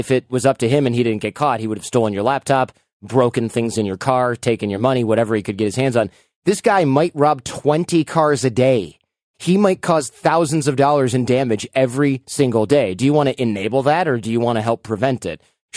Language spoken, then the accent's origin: English; Detroit, Michigan, United States; I grew up in Detroit, or at the outside of Detroit